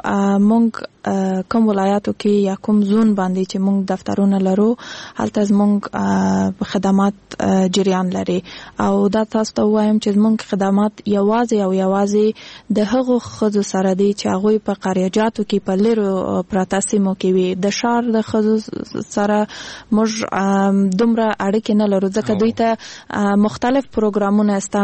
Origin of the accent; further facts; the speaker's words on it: Kandahar, Afghanistan; زه خپل د کندهار د ولایت یم